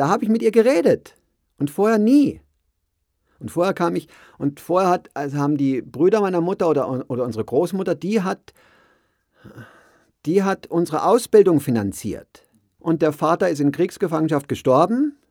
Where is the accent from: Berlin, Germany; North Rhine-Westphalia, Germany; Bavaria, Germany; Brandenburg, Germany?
Bavaria, Germany; Der wollte aus seinem Heimatort, das ist ein kleines Dorf in der Nähe von Garmisch, wo ich auf dem Gymnasium war, der wollte von dort weg.